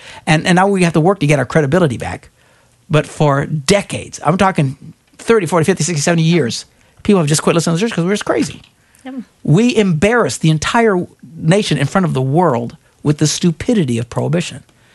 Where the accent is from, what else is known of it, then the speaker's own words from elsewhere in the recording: Wisconsin, United States; When I grew up, there was I'm from Wisconsin. There was a church my size, 3,500 people in Wisconsin.